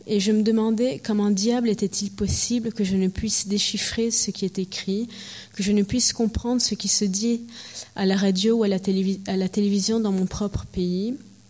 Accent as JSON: {"language": "French", "town": "Rome", "region": "Lazio", "country": "Italy", "tie": "born or raised there", "also_born_or_lived": "Paris", "said": "Donc je suis née, je le répète pour la millième fois, pardon, mais donc je suis née à Paris, j'ai grandi à Rome et je suis libanaise."}